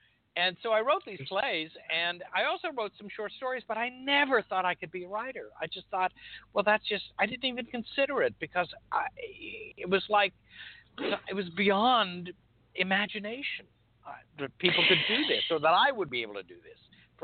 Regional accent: Altoona, Pennsylvania, United States; Altoona, Pennsylvania.

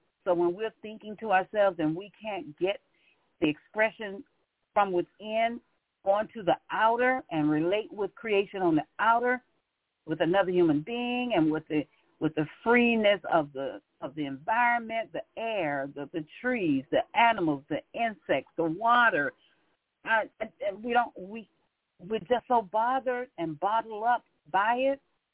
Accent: Pompano Beach, Florida, United States; also born or lived in Brooksville; now in St. Petersburg, United States; I'm born in Brooksville, Florida, which is Central Coast on the west coast of Florida, and raised in Pompano Beach, Florida, on the east coast near the Atlantic Ocean.

